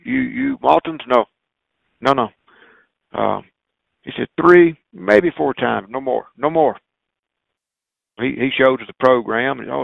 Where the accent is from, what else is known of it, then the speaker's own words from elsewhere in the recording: Mississippi, United States; You know, I'm from Mississippi. I, you know, this ain't nothing.